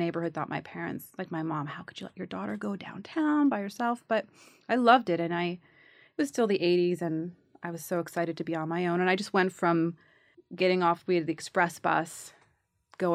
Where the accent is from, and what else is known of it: Bronx, New York, United States; born or raised there